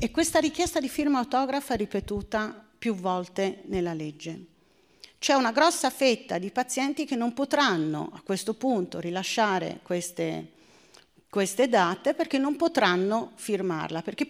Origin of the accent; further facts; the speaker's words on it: Livorno, Tuscany, Italy; now in Udine, Italy; quando sono arrivata a Udine, io sono livornese, non sono udinese purtroppo, sono andata a finire lì, avrei preferito Trieste, ma è per una questione di mare